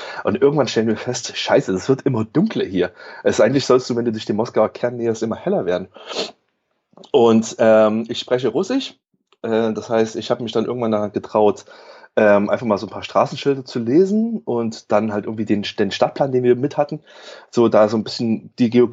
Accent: Germany; wir sind Deutsche, wir würden gerne zum Roten Platz

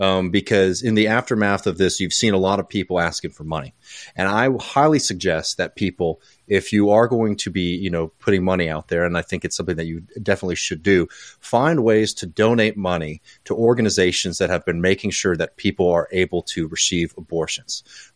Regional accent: Texas, United States; including people in my home state of Texas

